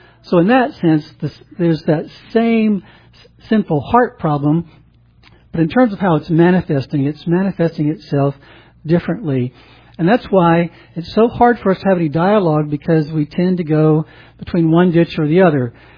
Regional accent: the South, United States; I grew up in the South.

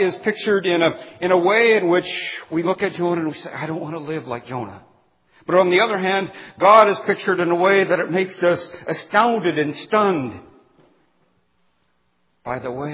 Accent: United States; I'm an American and I love my country. I love to come across the border and to hear welcome home. I'm an American.

